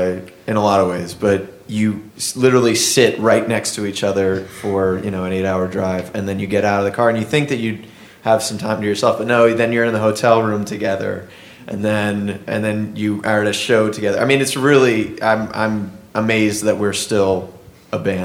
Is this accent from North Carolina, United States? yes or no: yes; North Carolina, United States; We've said where we're from. We're from North Carolina.